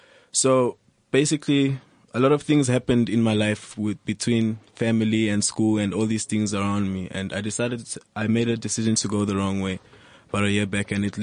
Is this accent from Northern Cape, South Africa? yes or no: no; Norcombe Park, Gauteng, South Africa; I'm from Norcombe Park.